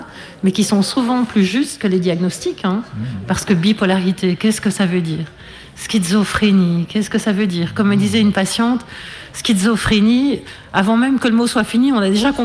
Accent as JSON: {"language": "French", "country": "Belgium", "said": "Alors, chez nous, en Belgique."}